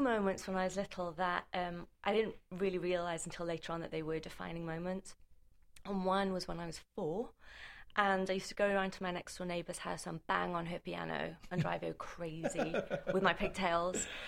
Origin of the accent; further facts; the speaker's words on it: Wales, United Kingdom; moved away; also born or lived in London; Yes, born and raised in Wales. Spent a while in London and then legged it out here 10 years ago.